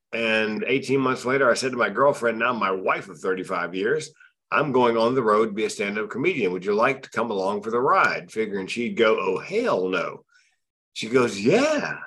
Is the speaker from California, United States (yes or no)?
no; North Carolina, United States; Born and raised North Carolina. Went to school in Chapel Hill. Go Heels.